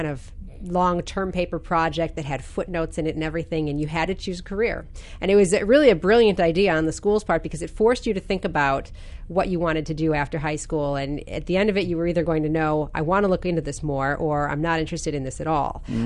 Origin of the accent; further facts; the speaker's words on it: Wisconsin, United States; I'm from Wisconsin, right outside of Milwaukee, Wisconsin.